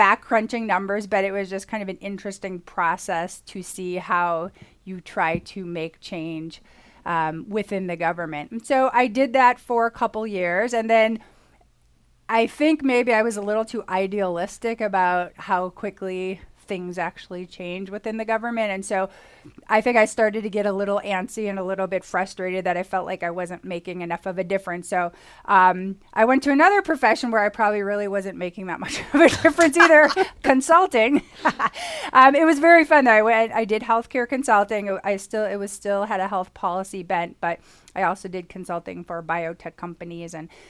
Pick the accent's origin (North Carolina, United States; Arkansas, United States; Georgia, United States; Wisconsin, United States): Wisconsin, United States; Milwaukee; I grew up in Milwaukee, Wisconsin, and it was great. I mean, I have a fondness for people from the Midwest.